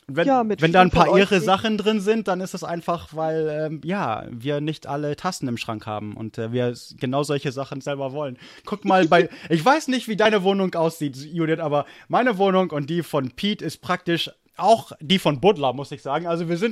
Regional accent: Germany; also born or lived in United States; wie ich aufgewachsen bin in Deutschland im Gegensatz zu Amerika. Also ich habe beide mitbekommen.

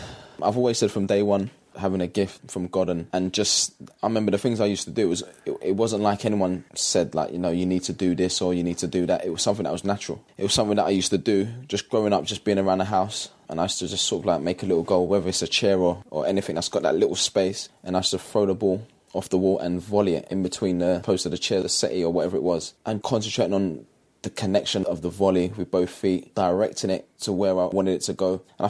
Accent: London, United Kingdom; It was tough because obviously I grew up in East London, working class background.

